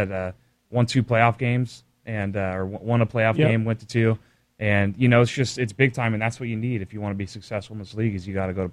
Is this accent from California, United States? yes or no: yes; Napa, California, United States; For me, I grew up in Napa, went to school in Berkeley, which is only a half hour away.